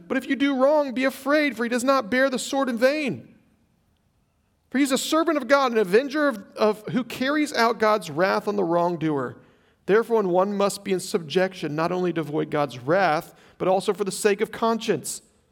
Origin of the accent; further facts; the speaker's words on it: the South, United States; I grew up in the South.